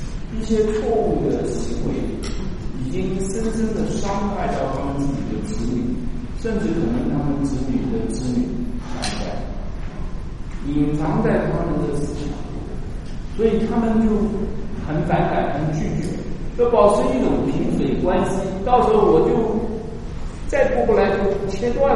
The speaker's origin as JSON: {"language": "Chinese", "country": "China", "said": "有很多时候我们中国人的一种啊面子的好面子的习性"}